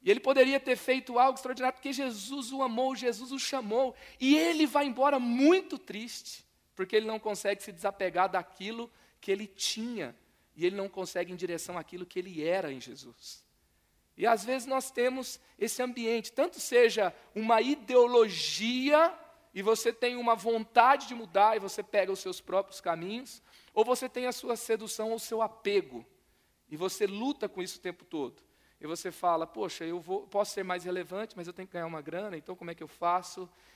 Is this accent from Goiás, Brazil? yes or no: yes; Goiás, Brazil; now in São Paulo, Brazil; eu sou goiano, torcedor do Goiás e do São Paulo, em São Paulo